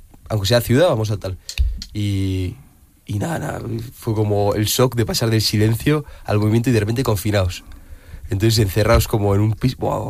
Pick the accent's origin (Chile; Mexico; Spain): Spain; Pamplona, Navarre; now in Cádiz, Spain; ¿Por qué un Pamplónica en Cádiz? Pues salí de Madrid, me acuerdo